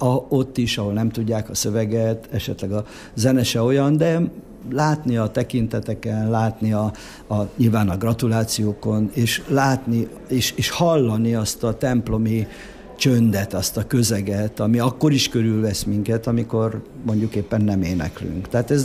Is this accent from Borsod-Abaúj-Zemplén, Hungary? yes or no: yes; Homrogd, Borsod-Abaúj-Zemplén, Hungary; és hát Homrogdon voltunk, tehát én már oda születtem, ott nevelkedtem